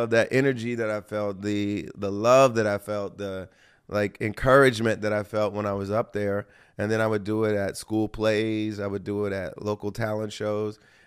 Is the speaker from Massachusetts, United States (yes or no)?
no; Springfield, Ohio, United States; I'm from Springfield, Ohio.